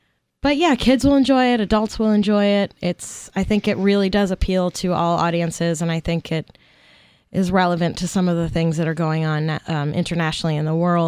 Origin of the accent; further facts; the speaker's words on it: Brooklyn, New York, United States; I grew up in Brooklyn, New York. And my dad had been an actor in the 60s, and he quit doing that long before I was born.